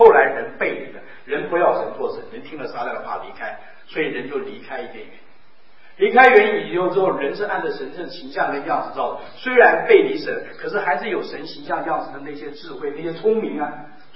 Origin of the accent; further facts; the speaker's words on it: China; 那是我们中国人问的。